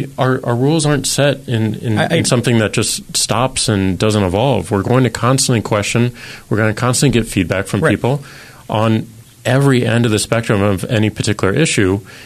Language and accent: English; St. Louis, Missouri, United States; I'm from middle America. I'm from St. Louis, Missouri